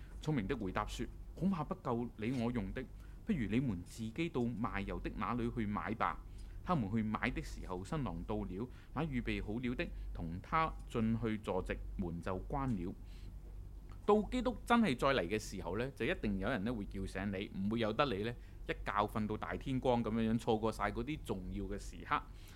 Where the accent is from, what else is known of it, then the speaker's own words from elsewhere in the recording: China; 你知道我哋中國人咧，我哋一般都係以勤勞工作見稱嚇